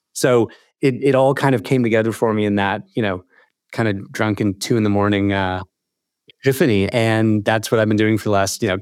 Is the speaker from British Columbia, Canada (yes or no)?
no; Toronto, Ontario, Canada; now in London, United Kingdom; I'm from Toronto originally, living in London today. My family and I, we, you know, kind of escaped the COVID lockdowns of Canada.